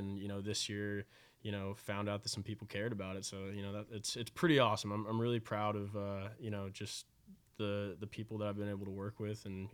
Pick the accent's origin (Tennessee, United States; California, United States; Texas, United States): Texas, United States; Dallas; moved away as an adult; also born or lived in Cleveland, United States / Philadelphia, United States; But yeah, so I grew up in Dallas, and, you know, you play youth hockey as long as you can in Texas